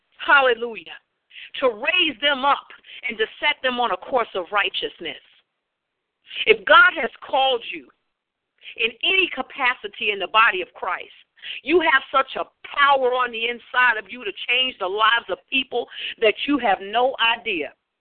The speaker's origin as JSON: {"language": "English", "region": "New Jersey", "country": "United States", "tie": "born or raised there", "said": "When I was younger, I lived in New Jersey. I grew up in New Jersey."}